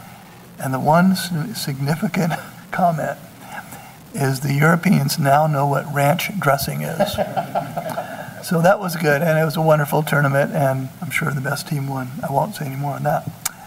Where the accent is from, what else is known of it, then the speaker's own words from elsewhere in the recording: Argentina; I am from Argentina, full disclosure.